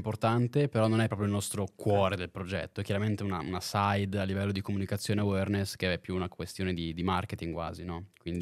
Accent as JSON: {"language": "Italian", "town": "Lugano", "region": "Ticino", "country": "Switzerland", "said": "noi che siamo di Lugano"}